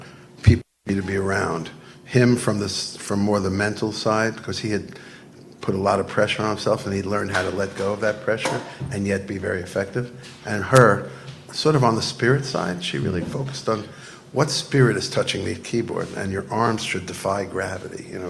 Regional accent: New York, United States; I grew up in Long Island.

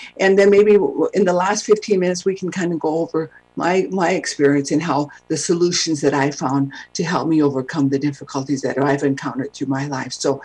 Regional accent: Rapid City, South Dakota, United States; I went to Catholic school, born and raised, and I grew up in Rapid City, which is not on the reservation.

